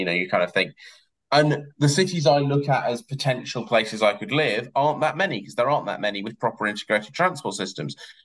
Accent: London, United Kingdom; it's the joke of London, being a Londoner is you're like, I've got to wait 7 minutes for a train.

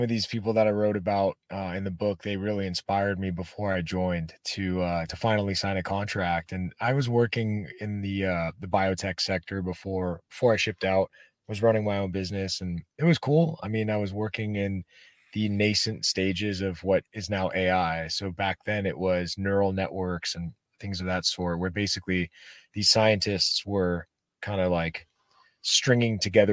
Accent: United States; born there; I was born in the States, so I was able to have a freedom that my parents, you know, dreamt of when they were younger.

